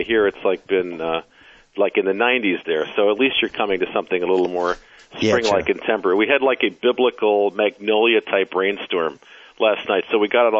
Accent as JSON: {"language": "English", "town": "New York City", "region": "New York", "country": "United States", "tie": "born or raised there", "said": "In fact, I am 3 blocks away from where I grew up right now. Cool. I grew up at 36 in Lexington."}